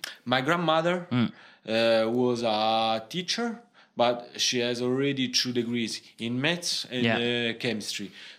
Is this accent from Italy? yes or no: yes; Lazio, Italy; English is a second language; now in Rome, Italy; I grew up in my city. In the same place? Yes. And I moved to, I live 45 minutes from Rome.